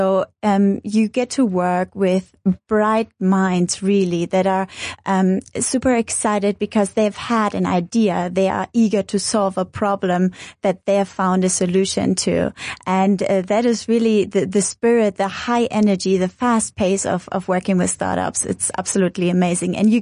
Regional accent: Bremen, Germany; moved away as an adult; So I was born and raised in Germany in a small northern city called Bremen. I did my study both at Boston College and Dresden University and then my master's in political communications in London.

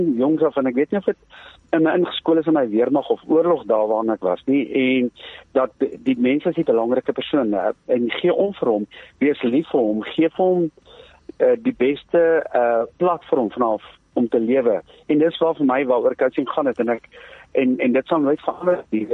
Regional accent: Johannesburg, Gauteng, South Africa; ek kom van Johannesburg af

